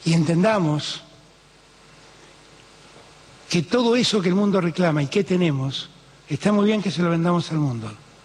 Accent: Argentina; Como ciudadanos argentinos que somos, no es ético.

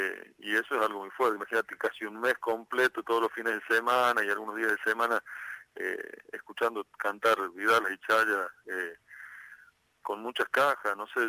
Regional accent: La Rioja, Argentina; Y calculo que lo que todo artista riojano tiene, así como en el ADN musical, que es la chaya.

